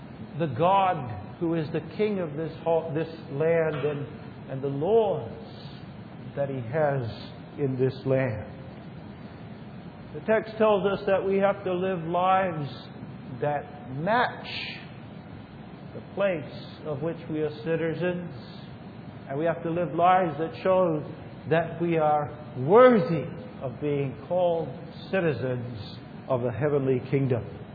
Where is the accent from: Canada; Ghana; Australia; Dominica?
Australia; now in United States; if I, as an Australian, would become naturalized, become a United States citizen